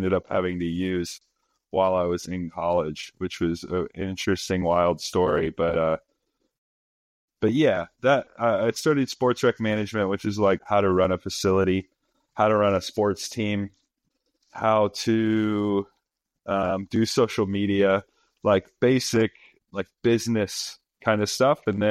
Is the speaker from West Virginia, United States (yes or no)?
no; Rock Hill, South Carolina, United States; And we grew up in Rock Hill, South Carolina, which is a smaller town outside of Charlotte, North Carolina.